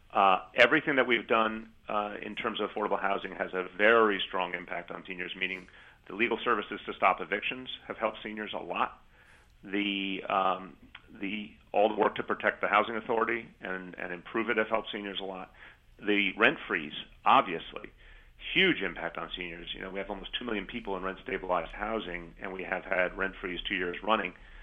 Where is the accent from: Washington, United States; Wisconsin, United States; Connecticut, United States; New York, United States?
New York, United States; New York City; this is something I'm very proud of as a New Yorker